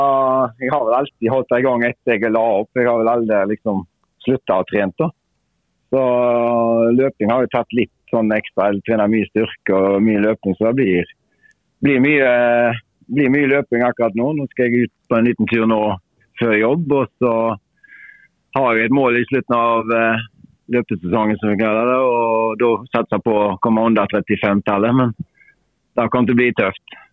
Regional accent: Stord, Vestland, Norway; Vi hadde jo en sånn kompisgjengen hjemme på Stord

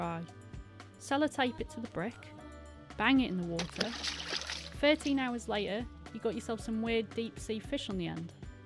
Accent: United Kingdom; I'm from the UK.

